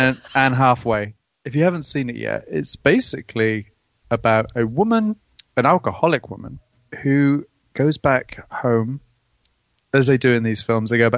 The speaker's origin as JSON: {"language": "English", "region": "England", "country": "United Kingdom", "said": "… is the American one, and I'm the English one."}